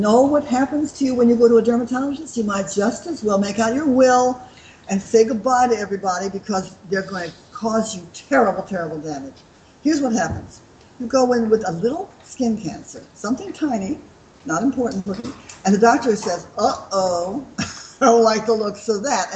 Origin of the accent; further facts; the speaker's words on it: Los Angeles, California, United States; moved away as an adult; also born or lived in St. Louis, Missouri; now in Australia; I was born in Missouri, in St. Louis, but I lived most of my American life in Los Angeles. So I guess I'm a Yank / Aussie.